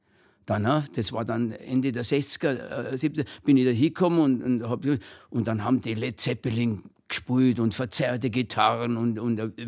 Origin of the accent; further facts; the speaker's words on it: Schongau, Bavaria, Germany; born there; also born or lived in Landsberg am Lech; now in Munich, Germany; Ja, aber ich bin ein echter Bayer, Oberbayer. Ich bin in Schongau am Lech geboren. Und dann in Landsberg in die Schule gegangen, katholische Knabenschule Landsberg am Lech.